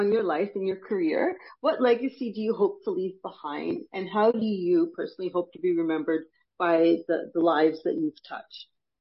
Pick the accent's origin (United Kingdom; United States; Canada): Canada; Toronto, Ontario; I'm originally from Toronto, so from Ontario, and I haven't obviously lived or worked in Ontario for a long time.